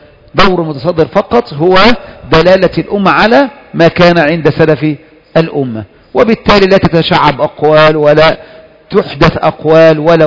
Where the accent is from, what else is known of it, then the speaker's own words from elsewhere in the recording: Egypt; لكن مشكلة ما تجد منهج في بلد زي مثلا عندنا في مصر ولا في ليبيا ولا في تونس